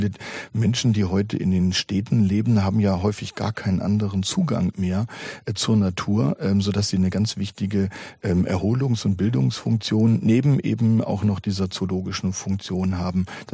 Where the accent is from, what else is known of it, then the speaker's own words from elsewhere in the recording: Hamburg, Germany; Wir waren als Hamburger Dauergäste bei Hagenbeck